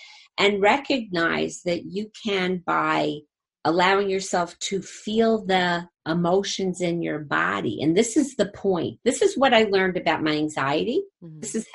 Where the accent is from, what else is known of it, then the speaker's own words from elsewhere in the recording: Jersey City, New Jersey, United States; Well, I'm from Jersey City, so I like wear like a sailor.